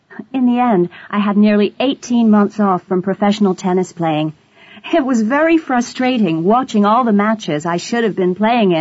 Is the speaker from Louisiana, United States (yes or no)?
yes; Louisiana, United States; I was born on May 10th, 1981, in Louisiana in the USA.